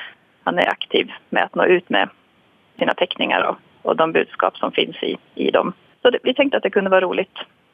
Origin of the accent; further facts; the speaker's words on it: Sandviken, Gävleborg County, Sweden; Jag kommer från Sandviken